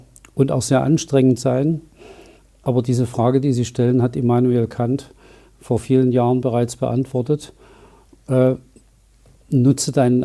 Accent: Dresden, Saxony, Germany; also born or lived in Saint Petersburg, Russia; Ich bin 1964 im damaligen Leningrad geboren. 1966 hatte mein Vater seine Promotion beendet und dann ist die Familie nach Dresden gezogen.

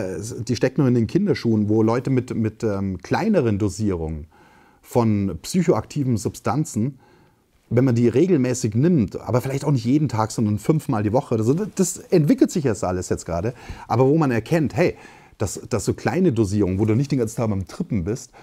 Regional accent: Bavaria, Germany; Ich komme selber aus Bayern

